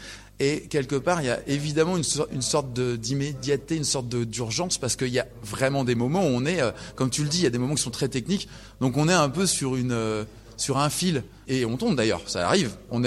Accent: Lyon, Auvergne-Rhône-Alpes, France; born there; c'est aussi un peu nos origines. On est nés à Lyon tous les deux.

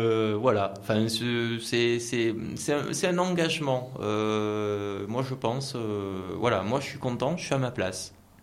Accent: Marseille, Provence-Alpes-Côte d'Azur, France; born there; moi je suis né à Marseille, j'ai fait un petit peu un petit tour de quelques villes assez intéressantes et tout où j'ai vécu.

